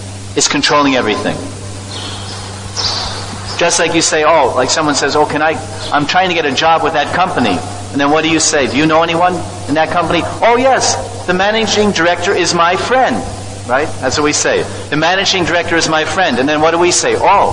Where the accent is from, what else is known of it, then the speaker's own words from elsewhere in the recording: Delhi, India; born there; I was born in the municipal hospital in Delhi. I was born in Delhi in a hospital.